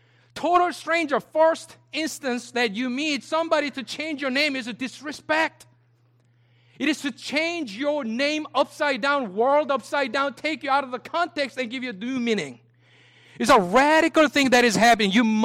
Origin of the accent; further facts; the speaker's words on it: Seoul, South Korea; I grew up in Seoul, Korea. Early 90s, I was in high school, specialized high school.